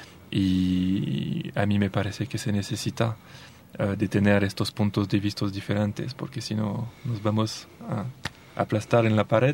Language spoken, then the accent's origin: Spanish; France; Spanish is a second language; soy francés